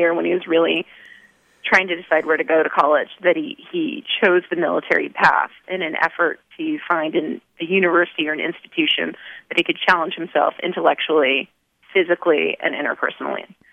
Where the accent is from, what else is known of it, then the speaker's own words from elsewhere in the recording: California, United States; I'm from outside of San Francisco in a suburb in the Bay Area.